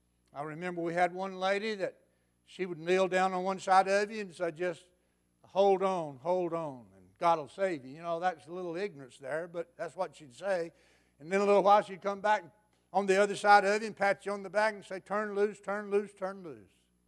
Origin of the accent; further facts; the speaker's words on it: the South, United States; And I'm from the South, and that terminology is known as Jesus is the guilt, get rid of her.